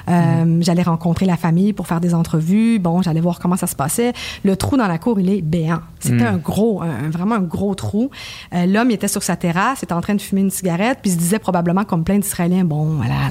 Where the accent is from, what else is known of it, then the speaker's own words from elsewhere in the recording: Canada; j'ai un passeport canadien. S'il arrive quoi que ce soit, moi, je sors mon passeport en mode, pardon, je suis canadienne, voilà.